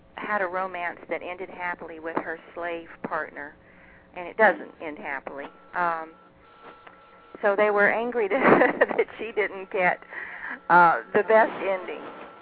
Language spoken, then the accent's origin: English; Florida, United States; And also, I grew up in Florida. I'm not a real Texan.